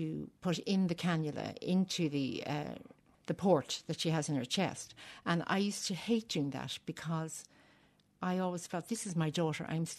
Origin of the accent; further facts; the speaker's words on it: Newbridge, Leinster, Ireland; No. I grew up in Newbridge and in the town of Newbridge. And then my parents had a business there. And there were 6 of us in the family. And I was number 3.